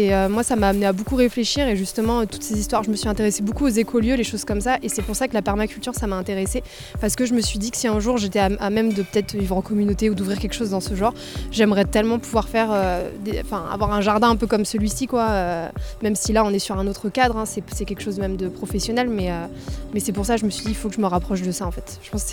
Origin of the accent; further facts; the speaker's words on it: Rennes, Brittany, France; je suis rennaise, donc je connais quand même bien le territoire de la Prévalée.